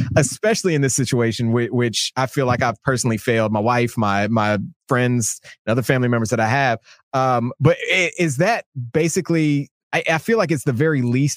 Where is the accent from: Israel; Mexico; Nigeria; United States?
United States; Georgia; now in Nashville, United States; Yeah, I'm in Nashville, Tennessee, and I grew up in Georgia